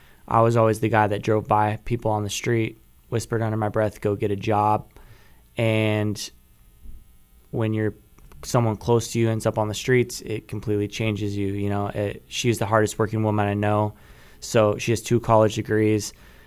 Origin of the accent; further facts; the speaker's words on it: Coos Bay, Oregon, United States; now in Salem, United States; Yeah, so I grew up in Coos Bay.